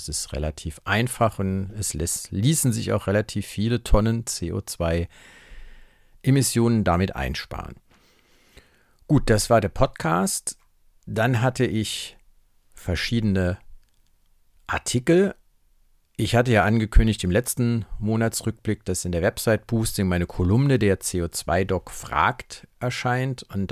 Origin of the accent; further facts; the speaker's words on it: Saarland, Germany; im Saarland in meiner Heimat